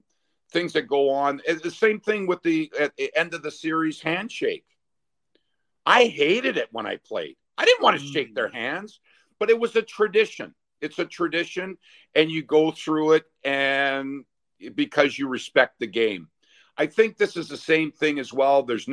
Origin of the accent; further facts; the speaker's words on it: Canada; I'm originally from Canada. My roots are there.